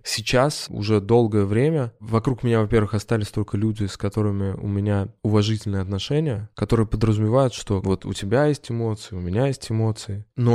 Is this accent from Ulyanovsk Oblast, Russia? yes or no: yes; Ulyanovsk, Ulyanovsk Oblast, Russia; moved away as an adult; now in Moscow, Russia; Я из Ульяновска, я переехал в Москву достаточно поздно, в 24 года.